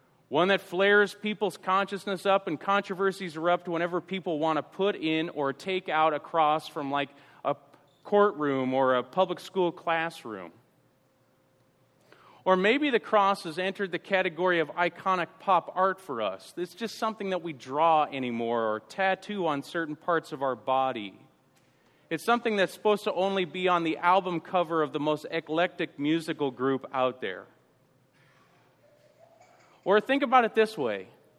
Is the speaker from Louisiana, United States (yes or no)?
no; St. Louis, Missouri, United States; I came from St. Louis, Jefferson Barracks is this way.